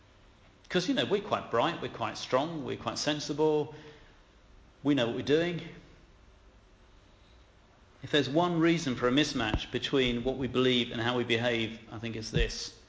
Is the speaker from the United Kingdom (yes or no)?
yes; United Kingdom; We're British. We've got to be better.